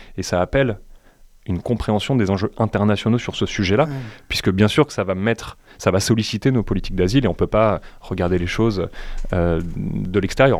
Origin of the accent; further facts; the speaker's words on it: Sommières, Occitanie, France; Je pense que j'ai grandi à Sommières.